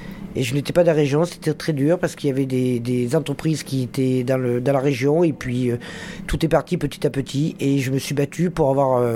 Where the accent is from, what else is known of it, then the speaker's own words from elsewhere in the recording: Ribérac, Nouvelle-Aquitaine, France; now in Périgueux, France; je suis originaire de Ribérac et puis j'avais envie de voir autre chose. J'ai fait 10 ans à Ribérac, 10 ans à Tocane et 18 ans à Périgueux.